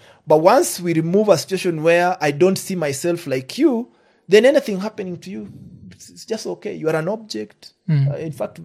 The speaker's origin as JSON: {"language": "English", "town": "Matayos", "region": "Busia County", "country": "Kenya", "said": "Like I come from Busia, Matayos."}